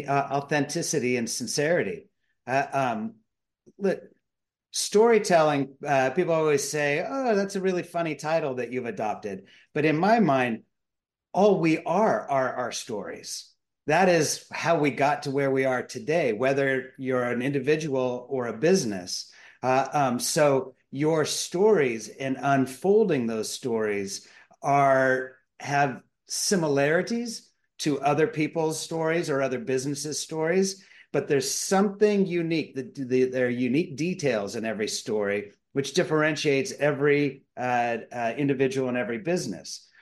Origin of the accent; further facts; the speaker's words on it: San Francisco, California, United States; There's a little bit of a scab picking there because I'm from San Francisco.